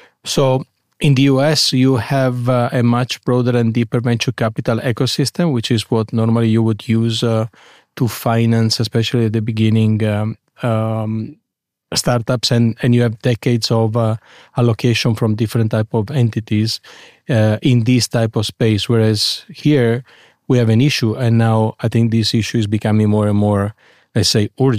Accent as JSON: {"language": "English", "country": "Italy", "second_language": "English", "lives_now": "Munich, Germany", "said": "few people speak Italian, which I suppose has also something to do with the fact that they like my home country."}